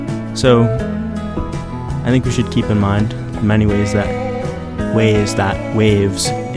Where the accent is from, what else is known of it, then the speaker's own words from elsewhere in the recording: Rhode Island, United States; I'm from Rhode Island, but I happen to attend an institution in Texas.